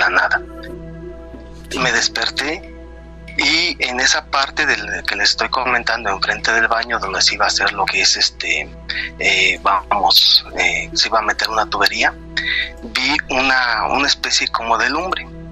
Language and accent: Spanish; Tehuacán, Puebla, Mexico; Soy de la ciudad de Tehuacán, Puebla.